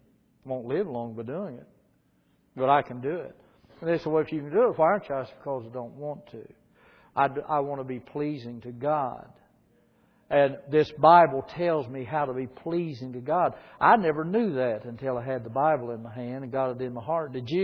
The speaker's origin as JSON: {"language": "English", "region": "the South", "country": "United States", "said": "And I'm from the South, which you would have never known that, had I not told you that."}